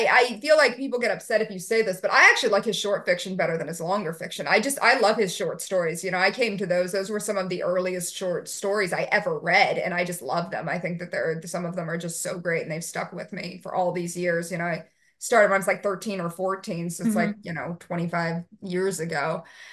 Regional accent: United States; being an American, I feel like that's a place that I can at least write from, experience of me or experience of family members and things like that.

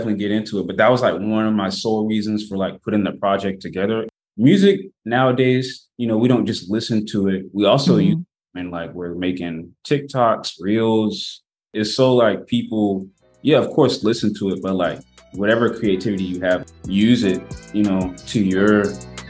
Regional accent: Florence, South Carolina, United States; now in Charleston, United States; Like I'm from Florence, South Carolina, but I stay in the Charleston area.

